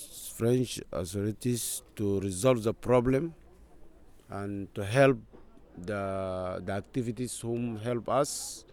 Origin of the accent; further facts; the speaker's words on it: South Kordofan, Sudan; now in Calais, France; I'm from Sudan, not North Sudan, but Central Sudan, Nuba Mountains. I'm about 41 years.